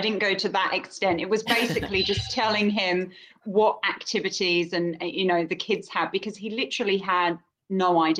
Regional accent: England, United Kingdom; I'm English.

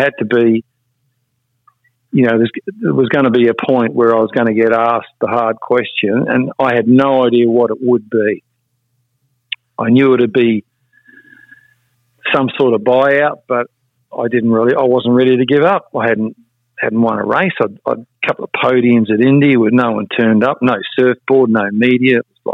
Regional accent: New Zealand; and being Kiwi.

